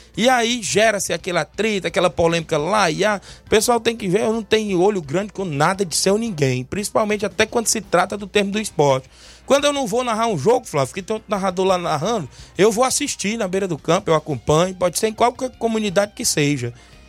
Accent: Nova Betânia, Brazil; eu sou de Nova Betânia

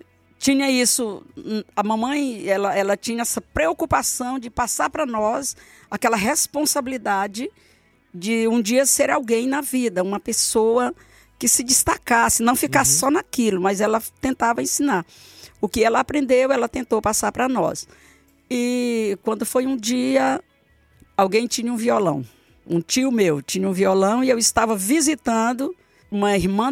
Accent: Crateús, Ceará, Brazil; nós somos naturais de Crateús

